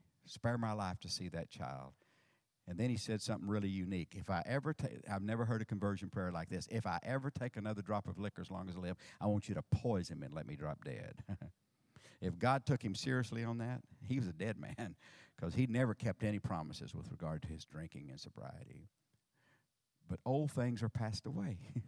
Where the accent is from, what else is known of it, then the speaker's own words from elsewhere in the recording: Sour Lake, Texas, United States; I'm from Sour Lake, Texas. I know you're really excited to know where Sour Lake is. But it's really the home of Texaco.